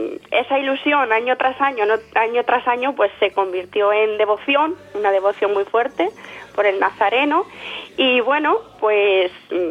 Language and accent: Spanish; Medina de Rioseco, Castile and León, Spain; que no soy de Río Seco, pero vamos, toda mi vida se ha desarrollado allí, o sea, que como que lo fuera.